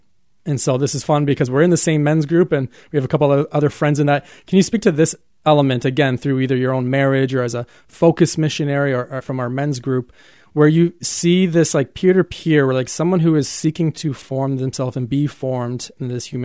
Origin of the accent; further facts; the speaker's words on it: Canada; Now, I'm Canadian